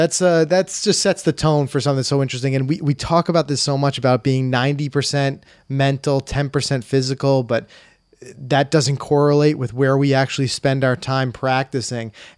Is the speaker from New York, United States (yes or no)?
yes; New York, United States; And we're from New York, New Jersey.